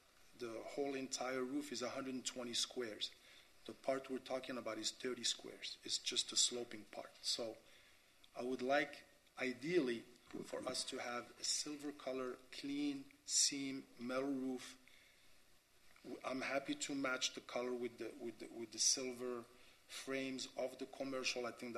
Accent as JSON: {"language": "English", "town": "Miami", "region": "Florida", "country": "United States", "tie": "born or raised there", "said": "I grew up in Miami. I went to high school in Miami and college."}